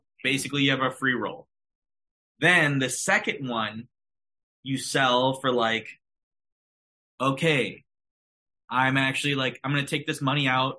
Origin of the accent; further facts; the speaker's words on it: Minnesota, United States; We're Minnesotan guys.